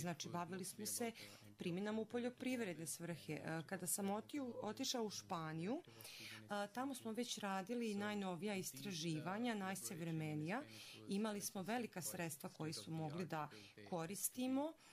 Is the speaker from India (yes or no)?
yes; New Delhi, Delhi, India; Serbian is a second language; Dolazim iz Novog Delhija.